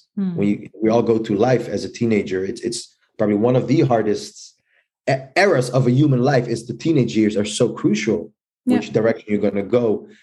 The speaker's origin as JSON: {"language": "English", "town": "Rotterdam", "region": "South Holland", "country": "Netherlands", "tie": "born or raised there", "said": "I've born and raised in Rotterdam, the Netherlands."}